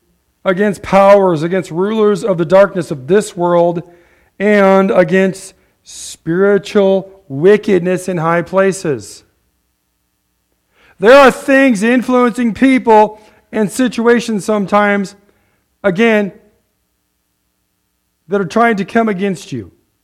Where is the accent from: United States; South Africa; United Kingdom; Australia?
United States; Ottumwa, Iowa; Gary Crowell used to live in Ottumwa. We're from Ottumwa.